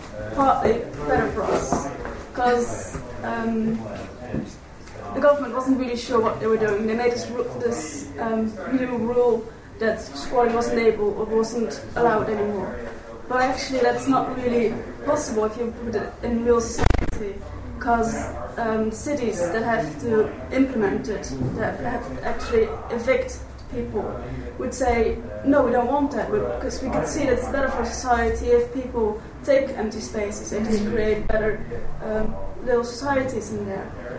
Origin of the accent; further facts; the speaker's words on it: Netherlands; English is a second language; but I'm from Holland